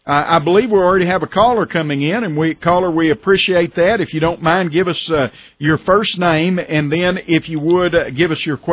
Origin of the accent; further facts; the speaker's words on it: United States; as an American, we live in a country, a republic, that is based upon the Constitution of the United States of America.